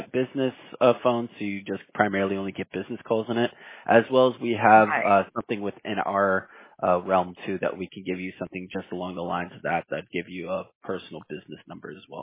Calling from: Houston, Texas, United States; I am actually out of Houston, Texas with mine.

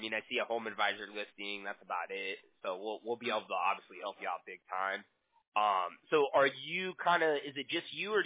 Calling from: Huntington Beach, California, United States; Costa Mesa, California is where the company's based out of. I'm in Huntington Beach.

